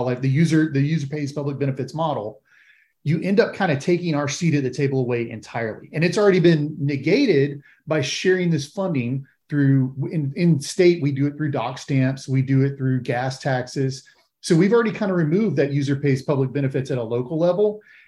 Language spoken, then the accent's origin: English; Florida, United States; I am from Florida.